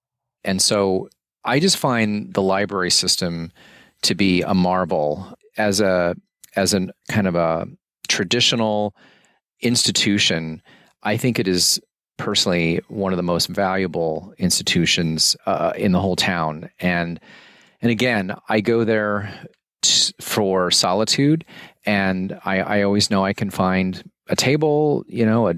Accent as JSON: {"language": "English", "town": "St. Louis", "region": "Missouri", "country": "United States", "lives_now": "Hamden, United States", "said": "So I moved to Hamden from the Midwest, from St. Louis, Missouri, back in 93."}